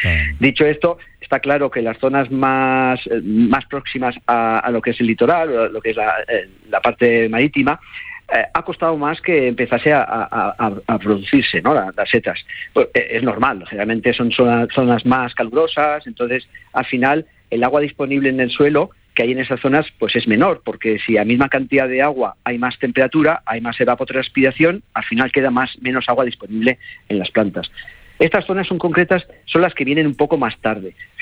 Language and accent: Spanish; Basque Country, Spain; Bueno, soy del País Vasco